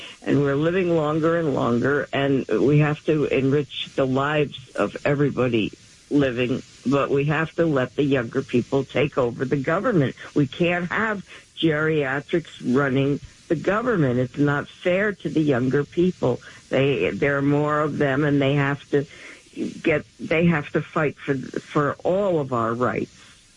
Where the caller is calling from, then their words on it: New York City, New York, United States; Good morning. … from the Upper West Side.